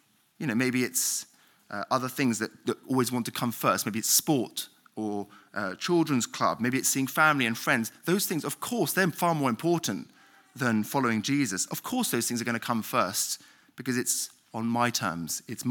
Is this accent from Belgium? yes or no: yes; Belgium; I grew up in Belgium, a Roman Catholic country where most people have no faith.